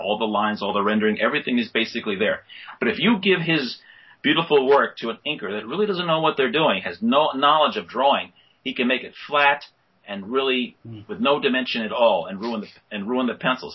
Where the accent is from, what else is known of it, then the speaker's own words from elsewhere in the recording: New York City, New York, United States; born there; I was born in New York City, so I was buying them right off the newsstand.